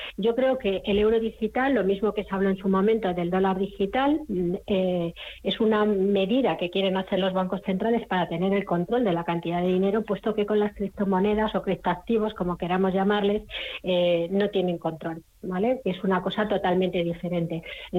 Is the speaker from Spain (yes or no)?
yes; Spain; como española tendría que decir